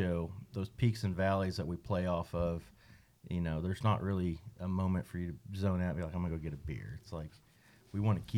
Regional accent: Oklahoma, United States; You know, growing up in Oklahoma, that was, you know, for lack of a better term, God for us.

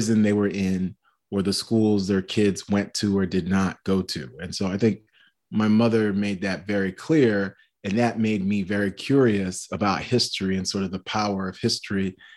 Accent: Brooklyn, New York, United States; proud native New Yorker. I'm the son of Haitian immigrants who came to the United States in 1965. I grew up in Brooklyn and Queens, New York.

